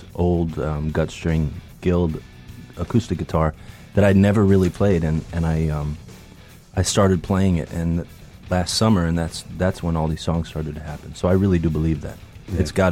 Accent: Akron, Ohio, United States; my cousin was Robert. You know, I grew up in Akron, and you know, I play guitar with Robert.

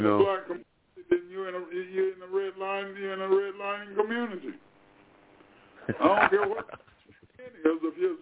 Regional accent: Anacostia, District of Columbia, United States; So like you said, I was raised in Anacostia. I went to Anacostia in 1960, around 1963.

